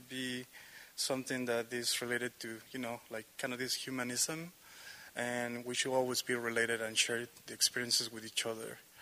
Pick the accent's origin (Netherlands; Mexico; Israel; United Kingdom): Mexico; Mexico City; also born or lived in Veracruz; I'm from Mexico City originally, and I moved to Veracruz with my mom and my grandma.